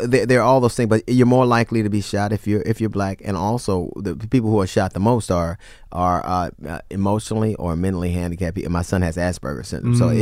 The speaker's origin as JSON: {"language": "English", "town": "Los Angeles", "region": "California", "country": "United States", "tie": "born or raised there", "said": "And I remember 8 years old growing up in Los Angeles."}